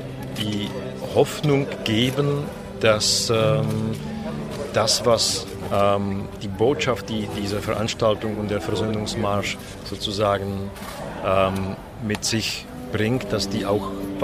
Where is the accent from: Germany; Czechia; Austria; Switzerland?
Czechia; Ich betrachte das auch als ein Tscheche wichtig